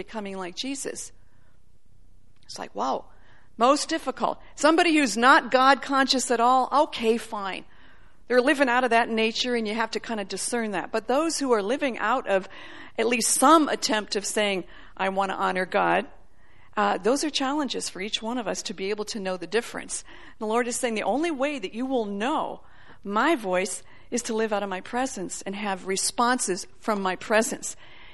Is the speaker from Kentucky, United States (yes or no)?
no; Illinois, United States; I was able to go back to my hometown when I grew up as a little girl in a suburb outside of Chicago this past week